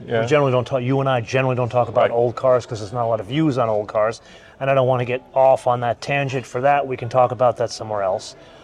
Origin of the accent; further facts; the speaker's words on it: California, United States; Roman, thank you for having me, or I should say thank you for coming to my home state.